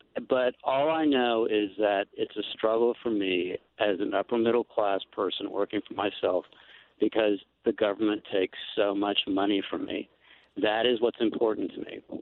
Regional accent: Texas, United States; And I'm not a bigot, even though I'm from Texas.

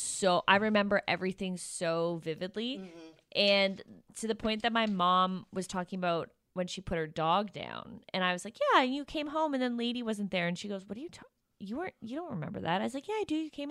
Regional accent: Toronto, Ontario, Canada; So I'm originally from Toronto.

